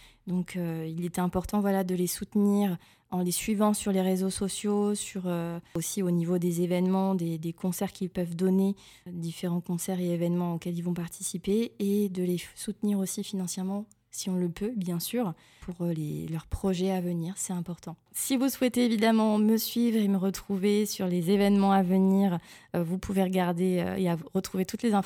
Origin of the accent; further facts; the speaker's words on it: Guadeloupe, France; je viens de la Guadeloupe, petit clin d'œil.